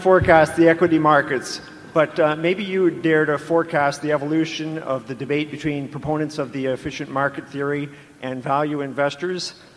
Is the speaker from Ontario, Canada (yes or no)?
yes; Markham, Ontario, Canada; from Markham, Ontario.